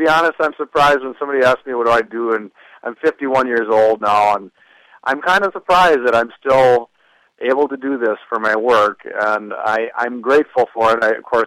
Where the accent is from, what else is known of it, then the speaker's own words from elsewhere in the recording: Minnesota, United States; Well, I born and raised in Minnesota. I live in Stillwater now